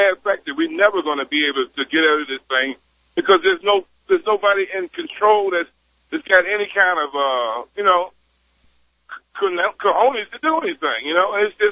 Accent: Baltimore, Maryland, United States; You know, I grew up in Baltimore, right?

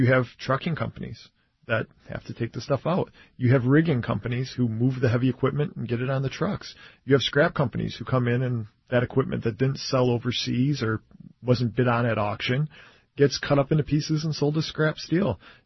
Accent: Detroit, Michigan, United States; I'm from Detroit. I want to write about a Detroit plant.

